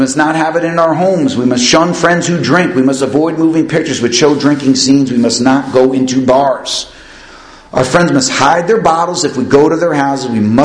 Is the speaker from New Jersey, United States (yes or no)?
yes; Paterson, New Jersey, United States; I'm really scared about going to Morristown. There's a lot of bars. There's a lot of alcohol up there. I'm from Patterson.